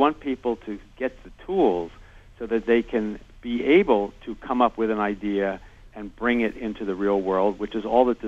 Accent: Philadelphia, Pennsylvania, United States; I grew up in Philadelphia, and my father was a lawyer, and my mother was an historian.

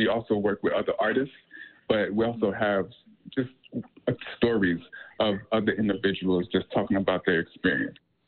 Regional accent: Florida, United States; now in Utah, United States; So one, Utah is home, right? I grew up in Florida, and Demita, she's from Detroit, Michigan.

